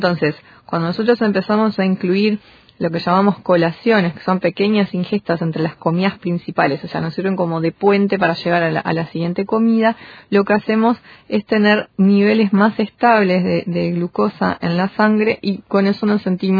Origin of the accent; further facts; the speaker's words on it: Uruguay; como terminando el año, como buenos uruguayos siempre queremos hacer todo lo que no hicimos en el año